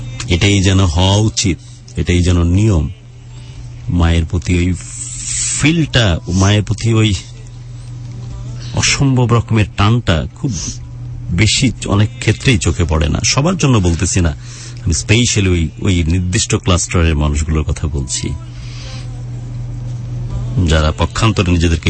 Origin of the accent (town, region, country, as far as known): Bangladesh